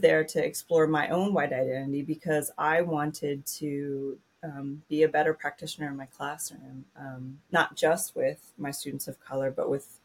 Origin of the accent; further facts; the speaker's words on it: Pennsylvania, United States; So for myself, as a white woman growing up in Eastern Pennsylvania, that there's a particular way that I learned how to be in the world.